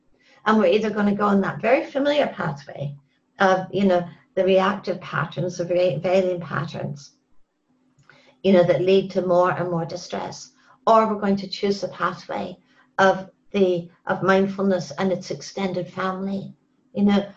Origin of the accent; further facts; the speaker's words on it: Canada; I grew up in Canada also, you know, and I grew up in, you know, an environment where, you know, most everybody I knew or encountered was out hunting and fishing